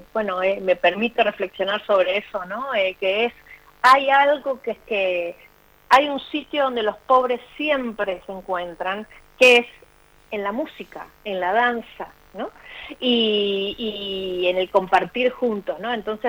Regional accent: Argentina; como yo soy argentina, también emigrante por otras razones, digamos, pero para el otro lado del charco

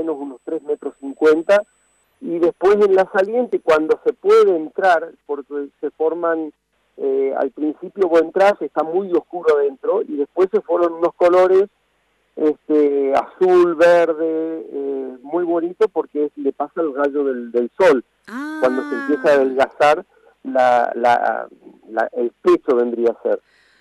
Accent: Chubut, Argentina; Yo soy poblador del Parque Nacional Los Alerces, ya somos pobladores preexistentes al Parque Nacional, ya. Yo ya soy la cuarta generación que estamos viviendo dentro del parque.

